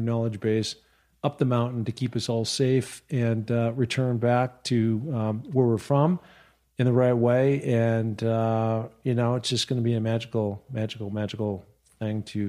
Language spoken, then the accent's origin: English; Pacific Northwest, United States; growing up in the Northwest, admiring Lou Whitaker, Jim Whitaker